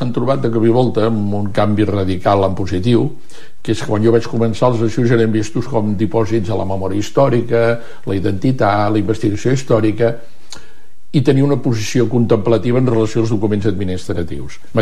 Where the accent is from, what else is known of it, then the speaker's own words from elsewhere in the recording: Girona, Catalonia, Spain; born there; jo soc gironí de naixença i he escrit molt sobre Girona